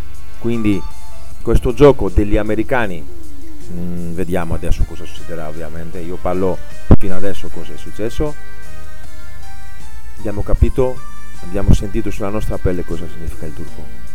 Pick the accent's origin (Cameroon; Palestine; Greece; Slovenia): Greece; Italian is a second language; Tu come italiano, io come greco, perché io so il greco